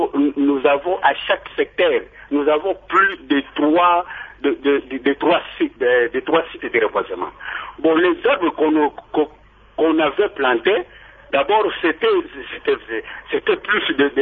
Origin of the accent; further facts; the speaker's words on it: Bandundu, Kwilu, DR Congo; Moi, je suis de Bandundu-Ville, vous savez